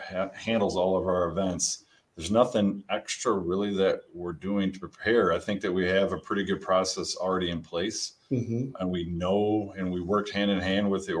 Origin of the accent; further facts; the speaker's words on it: Grand Rapids, Michigan, United States; I grew up in Grand Rapids